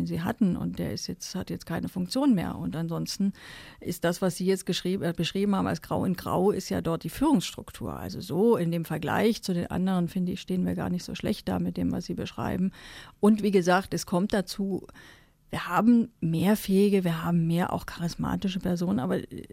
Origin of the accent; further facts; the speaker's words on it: Germany; Im Kosovo haben wir das damals als Deutsche auch anerkannt.